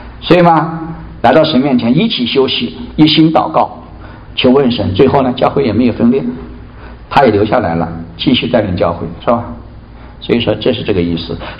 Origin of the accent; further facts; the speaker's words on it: China; 我们中国人一出去，我们是勤奋啊